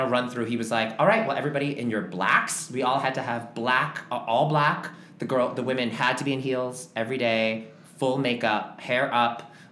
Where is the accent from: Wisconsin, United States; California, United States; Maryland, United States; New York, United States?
New York, United States; I grew up in New York.